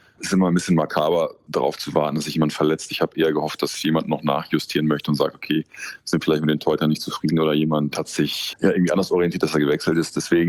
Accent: Bergkamen, North Rhine-Westphalia, Germany; also born or lived in Werne; Ich bin in Werne geboren, aber ich bin in Bergkamen aufgewachsen. Bergkamen hat kein Krankenhaus, sonst wäre ich wahrscheinlich in Bergkamen geboren worden

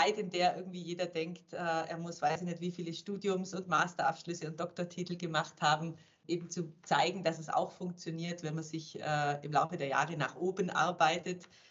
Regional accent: Germany; als Deutscher ist man in der Schweiz, wird man nicht immer direkt gerade zunächst mit offenen Armen empfangen

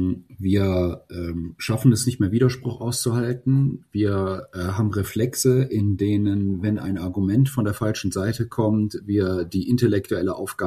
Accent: Germany; wir Deutschen, warum sind wir Deutsche so viel mehr krank als die Schweizer?

